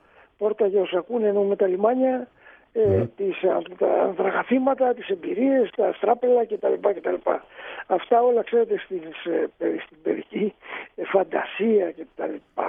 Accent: Chios, North Aegean, Greece; Ιδιαίτερα δε η πατρίδα μου, η ιδιαίτερη πατρίδα μου, η Χίος

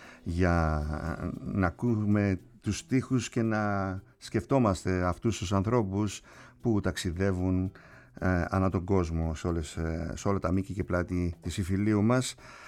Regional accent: Kasos, South Aegean, Greece; οι δύο από το νησί μου την Κάσο

